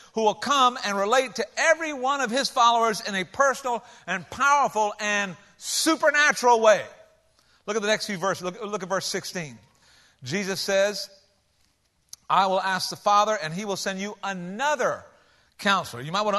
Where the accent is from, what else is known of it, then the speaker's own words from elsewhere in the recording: Georgia, United States; and since we're from Georgia, we'll start at the back and work our way forward, all right?